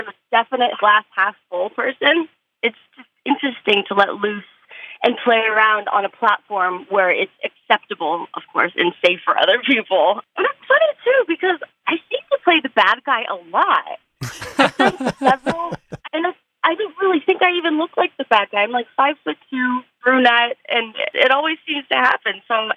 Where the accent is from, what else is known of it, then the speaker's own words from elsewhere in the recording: Reno, Nevada, United States; now in Los Angeles, United States; And then once I graduated high school, I went to UNR, because I'm from Reno, Nevada, biggest little city.